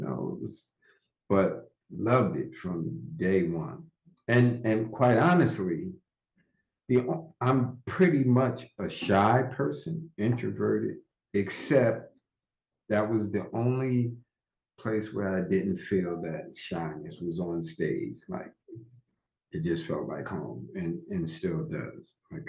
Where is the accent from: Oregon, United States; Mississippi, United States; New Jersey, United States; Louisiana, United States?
New Jersey, United States; Somerset; growing up in Jersey, and I think one of the last places I lived there called Somerset, which is 40 miles outside of Manhattan, or 40-minute ride outside of Manhattan